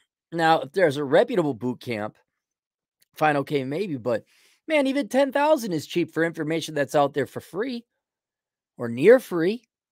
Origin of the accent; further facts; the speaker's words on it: Canada; And as a Canadian, I believe I've been able to travel freely to and from the U.S. as an essential worker.